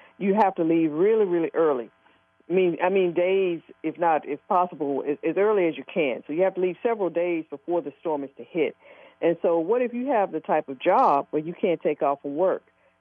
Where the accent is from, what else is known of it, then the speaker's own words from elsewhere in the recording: Memphis, Tennessee, United States; because I grew up in Memphis, which is right. They call Memphis the capital of Mississippi. And it's right on the Mississippi River.